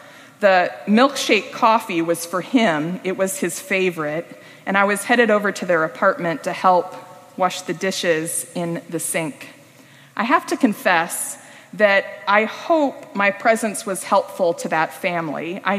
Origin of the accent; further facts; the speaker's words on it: Nebraska, United States; I moved from Western Nebraska to Southern California to live in the big civilized city.